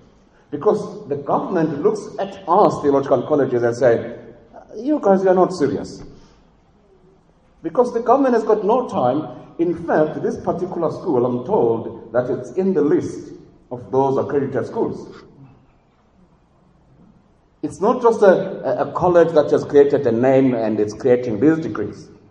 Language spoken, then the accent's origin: English; Cape Town, Western Cape, South Africa; Well, I'm from Cape Town, and I know